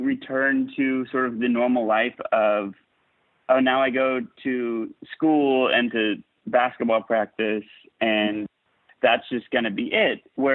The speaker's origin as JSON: {"language": "English", "region": "Texas", "country": "United States", "tie": "born or raised there", "said": "But there were two times growing up in Texas where there was a big Walmart convention."}